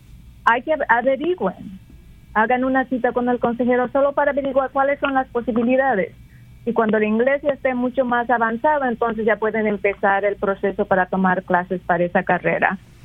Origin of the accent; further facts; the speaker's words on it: Bolivia; en mi país, yo soy de Bolivia, no tenemos ese privilegio de sentarnos con alguien para que nos ayude a buscar